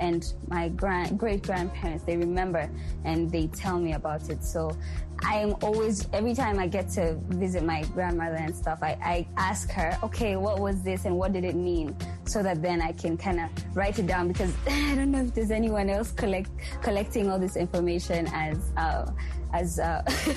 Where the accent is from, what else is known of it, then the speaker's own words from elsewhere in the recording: Eldoret, Uasin Gishu County, Kenya; Kenya. I'm from Eldoret. I am a Kalenjin. I'm a Nandi.